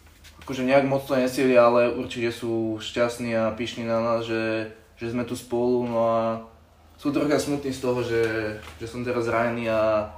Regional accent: Liešťany, Trenčín Region, Slovakia; Som z Liešťan.

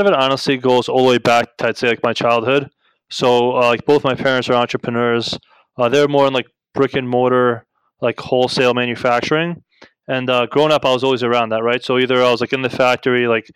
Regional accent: New Jersey, United States; But the thing is, like, I'm from North Jersey and like I have a lot of family around here.

